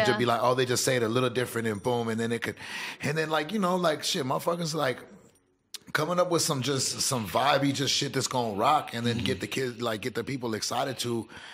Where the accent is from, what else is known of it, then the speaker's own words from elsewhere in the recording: Corpus Christi, Texas, United States; also born or lived in Kingsville, United States / Austin, United States; I'm from Texas. I'm from South Texas. I grew up in Corpus Christi. I was born in Kingsville.